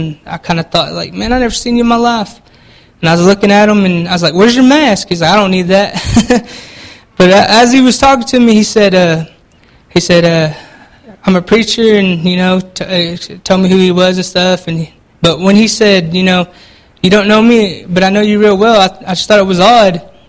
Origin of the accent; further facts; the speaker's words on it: United States; I'm from the Jalagee tribe. It's Cherokee. That's just how you say it in Cherokee, Jalagee. And I was raised by my grandparents.